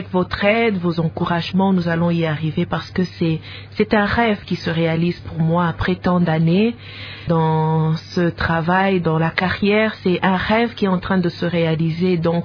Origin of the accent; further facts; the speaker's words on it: DR Congo; Mais comme c'est chez nous, au Congo, on a voulu aussi avoir des images de chez nous